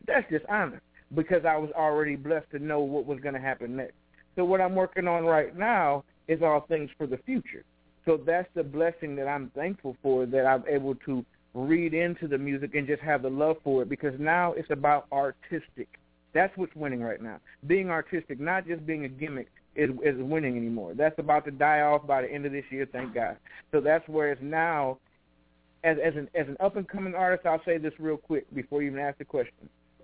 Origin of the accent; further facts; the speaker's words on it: Lorain, Ohio, United States; I'm originally from Ohio. Some people know Lorain, Ohio is Steel City. It's a really rough city, you know. It's not too far from Cleveland